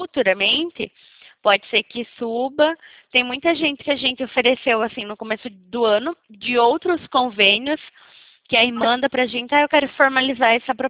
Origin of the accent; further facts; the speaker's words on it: São Paulo, Brazil; Não, eu sou de São Paulo.